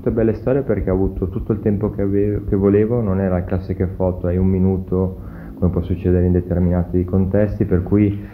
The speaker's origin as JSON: {"language": "Italian", "country": "Switzerland", "said": "parlando addirittura di fotografia del mio paese, della Svizzera, persone che non sono mai uscite dagli Stati Uniti, cioè nel senso non sono mai venute qua in Svizzera"}